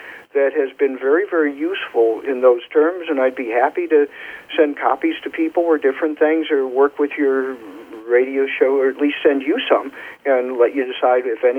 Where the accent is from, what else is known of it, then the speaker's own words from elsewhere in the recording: Kentucky, United States; accent: Kentucky; I slipped into my Kentucky accent and left them in the dust unintentionally.